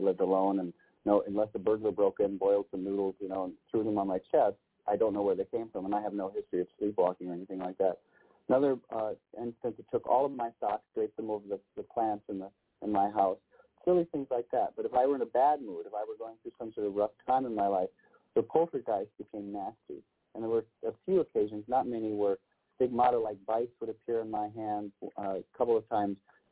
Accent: Michigan, United States; I grew up in Michigan. We lived in a very rural area in the midst of the woods.

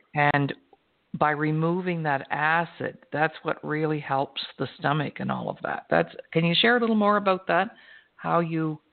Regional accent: Canada; Tyler picked up on the fact that I'm a Canadian, because I made the grave mistake of putting A at the end of my sentence.

